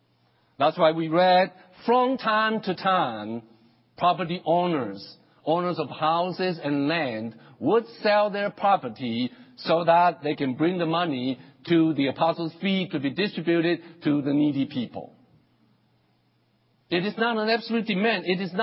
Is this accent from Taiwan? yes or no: yes; Taiwan; first language Chinese; English is a second language; Well, I grew up in Taiwan. My native language is Chinese.